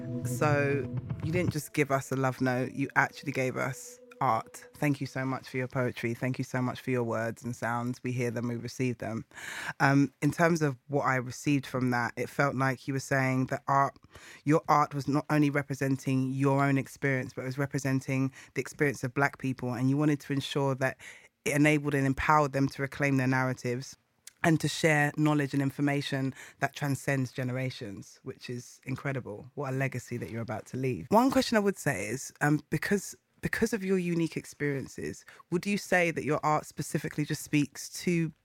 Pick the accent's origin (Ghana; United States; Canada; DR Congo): Ghana; as a Ghanaian woman